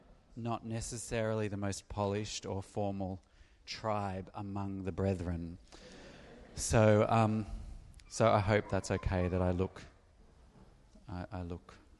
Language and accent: English; Melbourne, Victoria, Australia; I'm from Melbourne, Australia